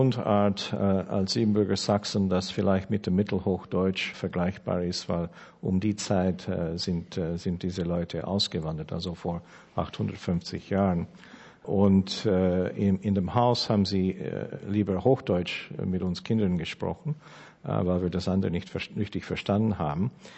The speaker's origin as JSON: {"language": "German", "country": "Canada", "second_language": "German", "said": "Bei uns in Kanada gibt es eine Prüfung für den Auswärtigen Dienst und für den öffentlichen Dienst."}